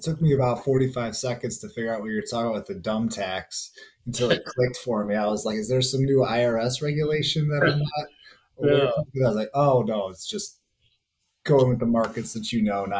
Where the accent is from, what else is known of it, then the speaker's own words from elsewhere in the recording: DeKalb, Illinois, United States; I'm from DeKalb, which is an 815 area code